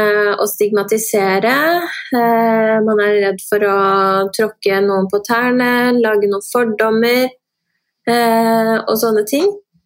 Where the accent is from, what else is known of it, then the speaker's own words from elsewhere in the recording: Iran; sånn som jeg som iraner, vi får jo veldig stempel på at vi er jævla iranere